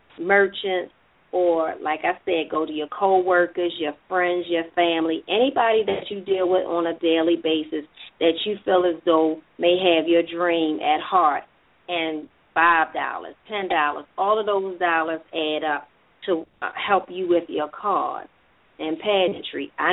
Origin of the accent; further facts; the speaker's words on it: Baltimore, Maryland, United States; And it's in my hometown of Baltimore, Maryland.